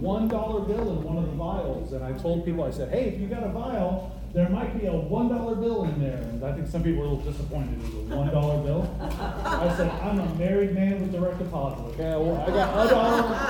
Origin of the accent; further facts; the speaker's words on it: Ocala, Florida, United States; Like many of you, I'm from up north. I grew up up north in Ocala.